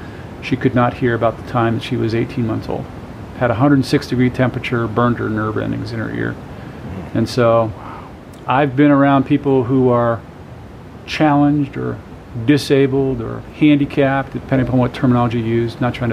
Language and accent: English; East Palo Alto, California, United States; also born or lived in San Francisco; And born and raised in San Francisco or in the Bay Area. When I was six, I moved to a small town south on a peninsula about 25, 30 miles south of San Francisco called East Palo Alto.